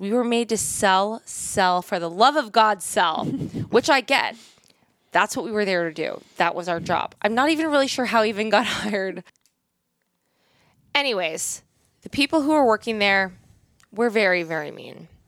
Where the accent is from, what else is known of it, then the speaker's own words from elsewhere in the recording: Long Island, New York, United States; Then I love, I mean, I'm from Long Island.